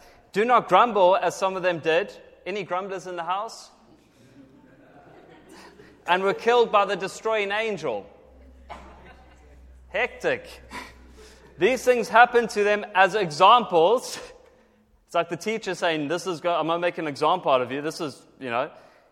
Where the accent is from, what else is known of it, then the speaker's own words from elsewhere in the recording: South Africa; now in United Kingdom; Because we are in Britain, but I'm from South Africa